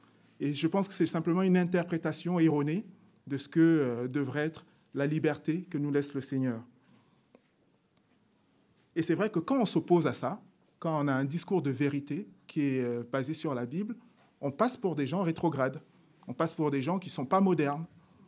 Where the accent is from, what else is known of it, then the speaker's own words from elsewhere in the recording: Cameroon; quand je viens du Cameroun, c'est vrai que quand je discutais avec mes copains, souvent dans les cours de récréation, au lycée, au collège